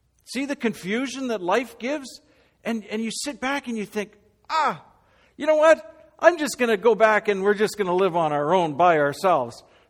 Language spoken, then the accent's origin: English; Calgary, Alberta, Canada; I remember growing up in Calgary